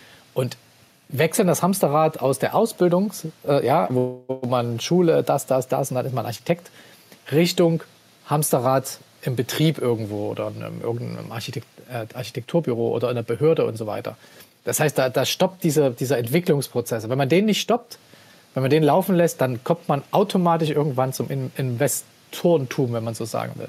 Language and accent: German; Leipzig, Saxony, Germany; Ich komme ursprünglich aus Leipzig